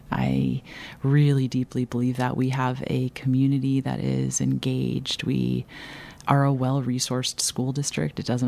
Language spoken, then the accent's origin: English; Long Beach, California, United States; now in Madison, United States; Yeah. So I was born in Long Beach, California. I spent all through elementary school there and public school.